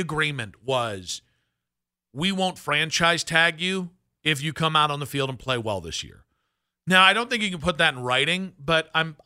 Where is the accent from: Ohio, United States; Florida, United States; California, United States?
Ohio, United States; Akron; also born or lived in Peninsula; All right, I'm from Akron. Theoretically, I should do the same thing. I went to high school in Peninsula. All right, I should be the jaded Akronite who's not give.